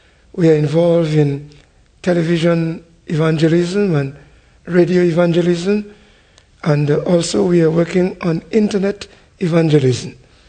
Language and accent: English; Dominica; now in Guadeloupe; I'm living in the Caribbean. I am originally from Dominica, but I'm living in Guadeloupe for the past 38 years, and also converted to Christ in Guadeloupe the past 38 years.